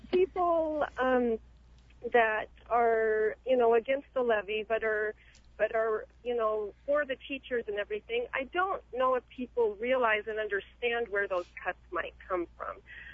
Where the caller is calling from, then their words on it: Kuna, Idaho, United States; I'm calling from Kiuna, and I have three kids in the Kiuna School District.